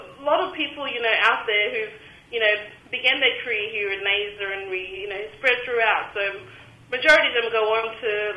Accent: Cairns, Queensland, Australia; I was born and bred in Cairns.

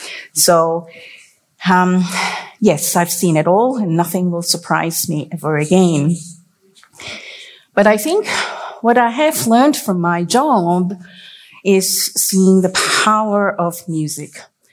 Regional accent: Singapore; born there; I was born in Singapore many, many years ago. Believe me, it was many years ago.

